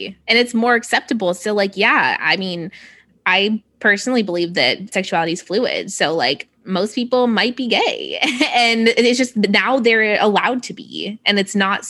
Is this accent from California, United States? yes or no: yes; San Francisco, California, United States; I grew up in San Francisco, so it's always been more, you know, accepting than other places could be.